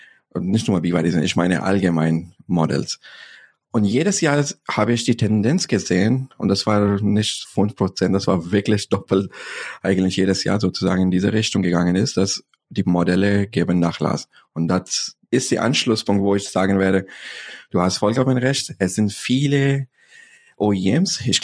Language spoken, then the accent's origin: German; Pakistan; ich komme ursprünglich aus Pakistan. So in Pakistan ist der Nachbar von China.